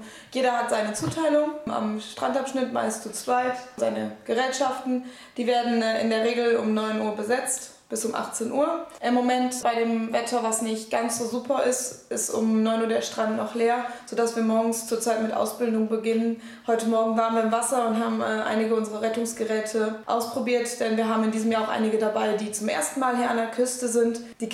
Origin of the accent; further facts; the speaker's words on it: North Rhine-Westphalia, Germany; ich komme aus dem Münsterland, nahe der holländischen Grenze. Ich bin jetzt im 6. Jahr hier oben